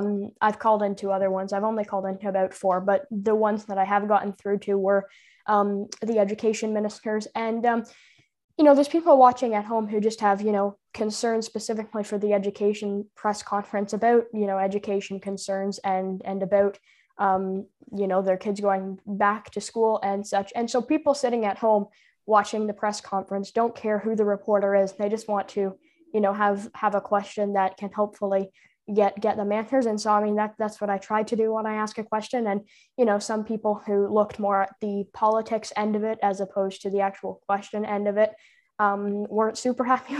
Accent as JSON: {"language": "English", "region": "Ontario", "country": "Canada", "said": "there was multiple people who didn't like the fact that I was from Ontario"}